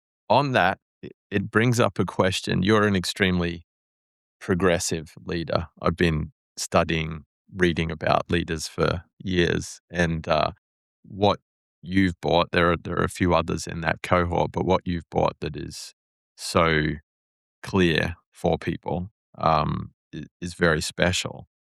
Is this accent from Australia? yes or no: yes; Australia; growing up in Australia as a young lad, we didn't talk a lot about our feelings.